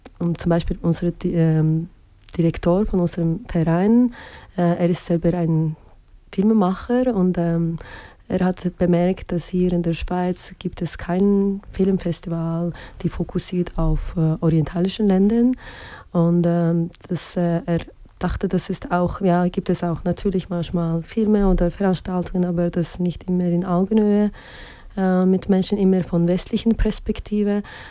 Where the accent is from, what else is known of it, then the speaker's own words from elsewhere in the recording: Azerbaijan; German is a second language; moved away as an adult; now in Bern, Switzerland; Ich wohne in Bern, aber ursprünglich bin ich aus Aserbaidschan. Ich wohne hier als eine Journalistin im Exil seit etwa 9 Jahren